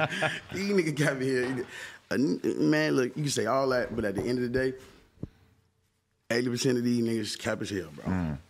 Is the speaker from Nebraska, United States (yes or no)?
no; Palm Beach, Florida, United States; born there; I was born in Palm Beach, and I moved to the north.